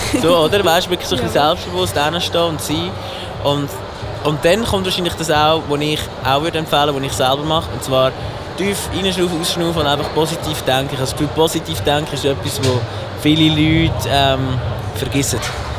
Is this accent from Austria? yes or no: no; Lucerne, Switzerland; in Luzern, dort wo ich herkomme, gibt es auch so eine Berufsmesse.